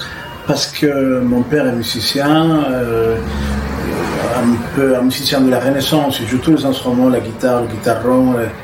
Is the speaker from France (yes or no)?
no; Venezuela; Je viens de Venezuela, qui est un pays d'une richesse, d'un métissage incroyable. L'Indien, le Blanc, l'Afrique sont vraiment mélangés.